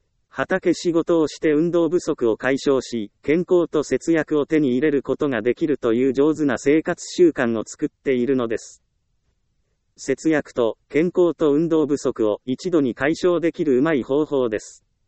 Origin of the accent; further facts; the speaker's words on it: Iyo, Ehime, Japan; 私の実家は愛媛県の伊予市という田舎の地域にあります。実家の周りは田んぼや畑だらけです。